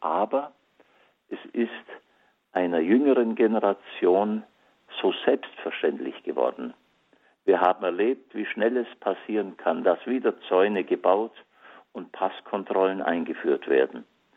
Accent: Bavaria, Germany; 6 Jahre alt war ich, als am Abend des 29. April 1945 die Soldaten der 7. US-Armee in meiner Heimatstadt im Allgäu einmarschierten.

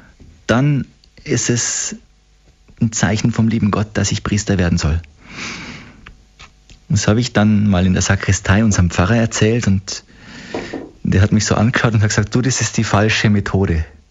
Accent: Olching, Bavaria, Germany; in einer Gebetsgruppe, die in Olching war, in meinem Heimatort

